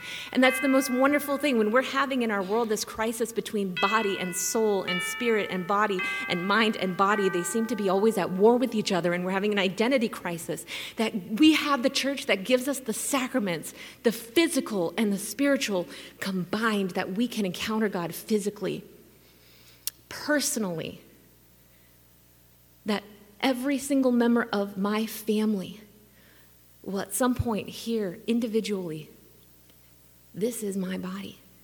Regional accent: Oklahoma City, Oklahoma, United States; I come all the way from Oklahoma City, so it's a little bit colder here.

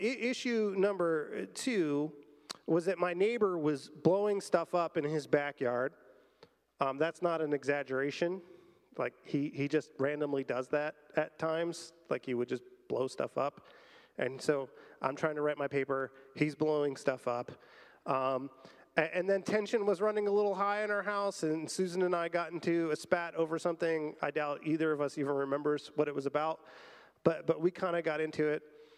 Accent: Pennsylvania, United States; By the way, I'm from Pennsylvania.

